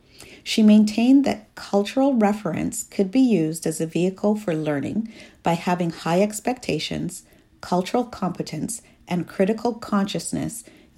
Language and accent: English; Toronto, Ontario, Canada; automatically assuming that because I came from Toronto that I had grown up there in one of the project areas and had made it out.